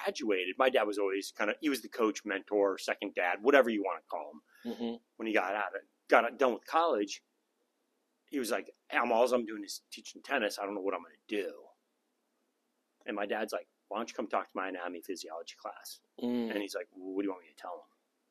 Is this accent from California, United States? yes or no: yes; Danville, California, United States; Yeah, I was born and raised in the Bay Area, small town called Danville.